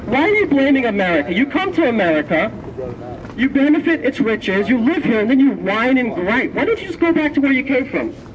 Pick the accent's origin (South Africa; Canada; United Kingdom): United Kingdom; England; also born or lived in Pakistan; now in United States; I grew up in England. I lived in Pakistan for about 5 years, then I moved here.